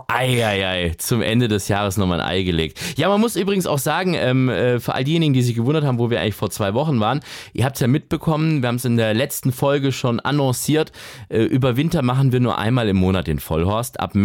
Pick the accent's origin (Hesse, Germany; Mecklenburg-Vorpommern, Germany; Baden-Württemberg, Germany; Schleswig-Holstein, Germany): Baden-Württemberg, Germany; Aber ich bin ja Schwabe und man sagt, mit 40 wird der Schwabe gescheit.